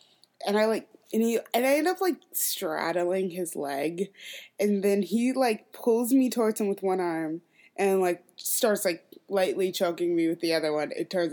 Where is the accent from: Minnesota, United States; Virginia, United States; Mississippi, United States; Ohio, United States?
Minnesota, United States; I grew up in Minnesota, which is the most, like, passive-aggressive fucking place ever.